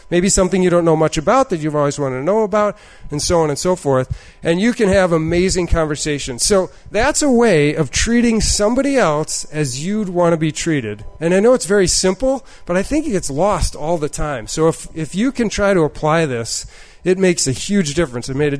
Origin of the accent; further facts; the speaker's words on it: Midwest, United States; So I don't know where Block Island is. I'm from the Midwest.